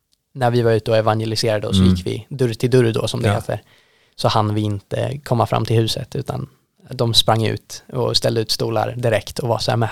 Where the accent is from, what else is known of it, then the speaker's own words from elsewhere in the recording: Sweden; Så jag var ju svensk då, så hade vi en norsk, några från Schweiz, Frankrike, USA, Kanada.